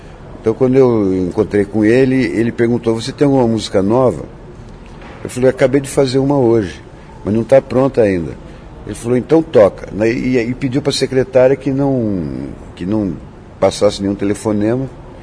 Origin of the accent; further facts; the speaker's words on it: Taubaté, São Paulo, Brazil; eu fui criado em Taubaté, eu vivi muitos anos lá.